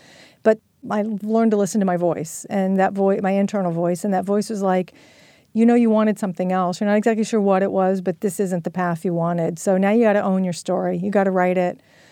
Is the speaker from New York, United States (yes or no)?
no; Virginia, United States; accent: Virginia; I think I called it Salisbury or something with my Virginia accent